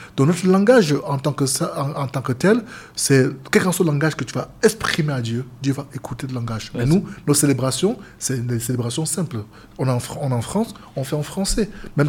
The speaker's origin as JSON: {"language": "French", "country": "Cameroon", "said": "Je suis originaire du Cameroun, je ne parle pas ma dialecte, mon patois"}